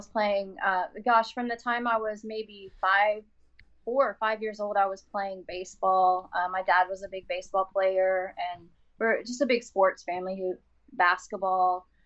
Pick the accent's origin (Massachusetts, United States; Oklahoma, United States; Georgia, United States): Oklahoma, United States; For me, I grew up in Oklahoma playing Missouri Valley, and I started playing at 8 years old